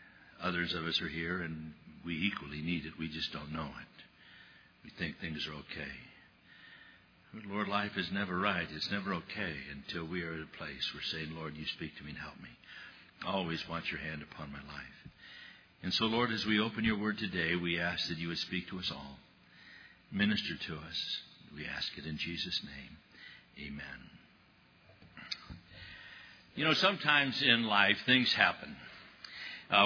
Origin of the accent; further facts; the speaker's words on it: Scotland, United Kingdom; I'm a Scotsman, I just take it.